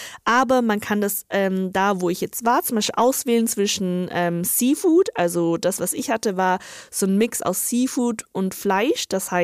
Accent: northern China, China; German is a second language; ich komme ja aus Nordchina

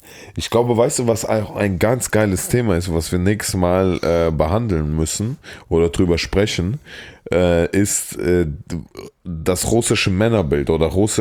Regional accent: Saarland, Germany; die Leute meinen, ich habe so einen krassen Akzent und ich konnte nicht, weil im Saarland ist so krass, ne?

